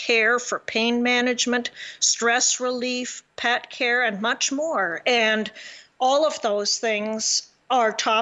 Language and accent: English; Canada; As a Canadian, we both see the U.S. news and stations as well as the Canadian, right?